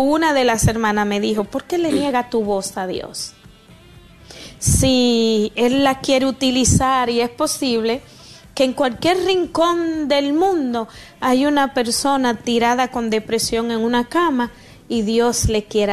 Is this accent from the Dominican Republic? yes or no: yes; Dominican Republic; moved away as an adult; now in United States; yo soy nativa, oriunda de la República Dominicana, ya con más de 3 décadas viviendo en los Estados Unidos. Nací en el seno de una familia muy humilde.